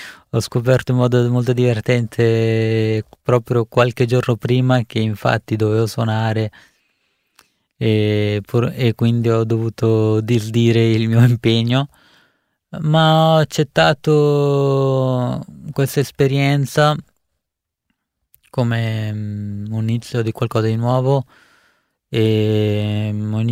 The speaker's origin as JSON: {"language": "Italian", "country": "India", "second_language": "Italian", "lives_now": "Italy", "said": "ho voluto portare in radio la musica del mio paese"}